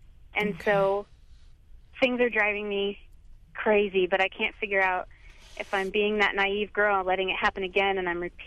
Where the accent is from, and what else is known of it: Arizona, United States